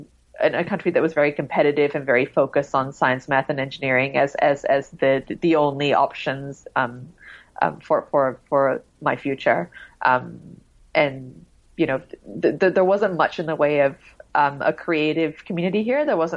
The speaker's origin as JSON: {"language": "English", "country": "Singapore", "tie": "born or raised there", "said": "I think when I was growing up in Singapore, because we moved internationally so much and then we would come back here, I just didn't really feel like I belonged very much."}